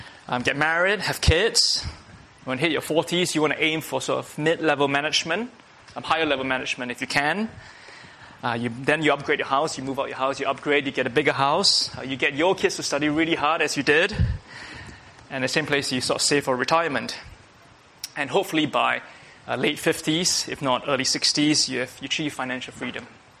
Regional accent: Singapore; I grew up in Singapore, and let me tell you the Singaporean story.

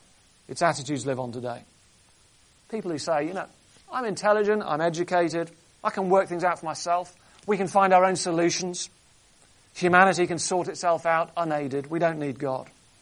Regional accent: North West England, United Kingdom; born there; I was born on the Wirral Peninsula. This is up in northwest of England, other side of the Mersey from Liverpool.

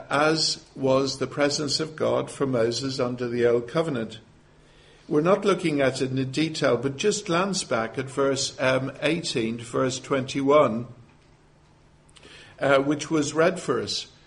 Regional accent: Dublin, Leinster, Ireland; also born or lived in London; But the city I came from Dublin, was much, much, much smaller, only just over a million.

